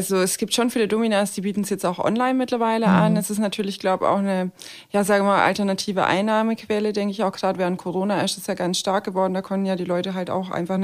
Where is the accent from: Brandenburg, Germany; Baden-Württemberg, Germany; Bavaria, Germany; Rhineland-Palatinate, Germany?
Baden-Württemberg, Germany; Stuttgart; wir kommen aus Stuttgart